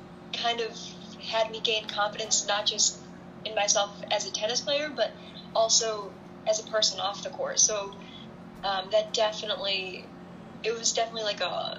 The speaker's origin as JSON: {"language": "English", "country": "United States", "tie": "born or raised there", "said": "U.S. Open, in my home state"}